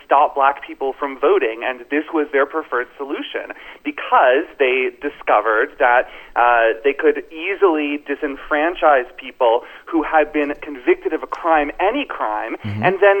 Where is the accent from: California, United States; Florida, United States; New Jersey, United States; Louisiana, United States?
Florida, United States; Florida, as you know, is my home state.